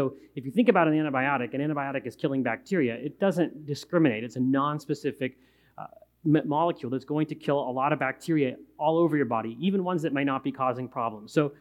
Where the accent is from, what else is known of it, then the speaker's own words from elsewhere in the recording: Pittsburgh, Pennsylvania, United States; I gave a talk in Pittsburgh in my hometown